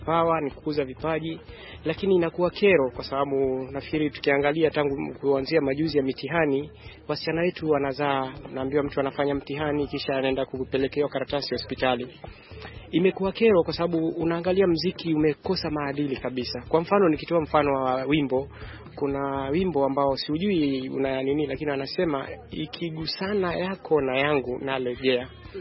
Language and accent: Swahili; Kenya; sisi ni Wakenya.